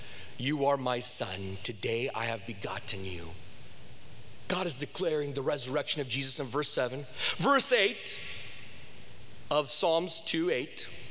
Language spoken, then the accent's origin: English; United States; I remember growing up in America when Thanksgiving was Thanksgiving and you spent the whole day with your family.